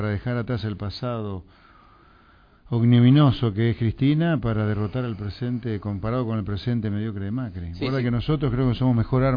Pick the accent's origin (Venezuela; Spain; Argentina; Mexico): Argentina; Pergamino, Buenos Aires Province; born there; yo nací en Pergamino, provincia de Buenos Aires también.